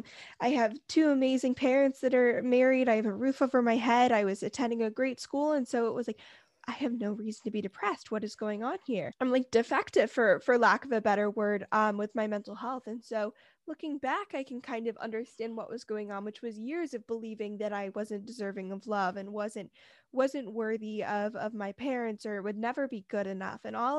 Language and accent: English; California, United States; I'm 18 and I'm from the Bay Area, but I'm going to be moving to Philadelphia to study psychology at the University of Pennsylvania in August.